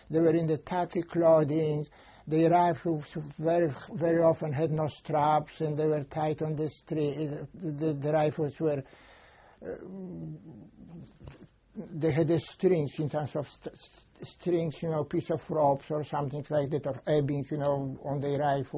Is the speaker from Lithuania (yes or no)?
yes; Ignalina, Utena County, Lithuania; also born or lived in Warsaw, Poland; And from then till the end of the war, I lived what is today Lithuania, small town Ignalino.